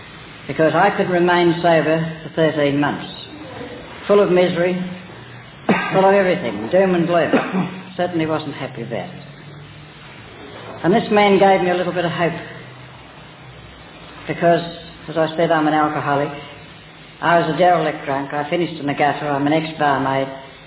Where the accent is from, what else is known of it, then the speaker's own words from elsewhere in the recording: Bendigo, Victoria, Australia; also born or lived in Dandenong; I'm from Bendigo and I'm an alcoholic, previously from Dandenong.